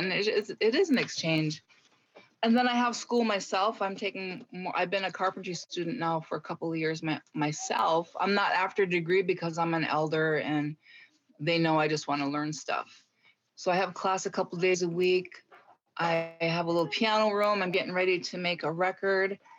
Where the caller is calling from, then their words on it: Deer River, Minnesota, United States; I am joining you from Deer River, Minnesota, on Leech Lake.